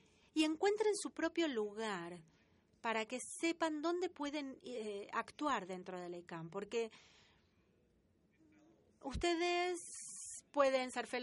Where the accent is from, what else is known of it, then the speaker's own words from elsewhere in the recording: North Macedonia; Spanish is a second language; vengo de Macedonia